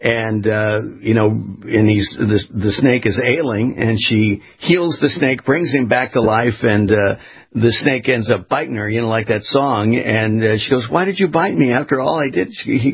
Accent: California, United States; I mean, I grew up in California, Rachel.

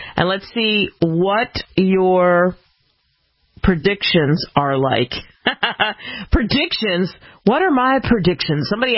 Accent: Philadelphia, Pennsylvania, United States; now in California, United States; I thought of you because I'm from Philadelphia, but I live in California, and I got to travel back home.

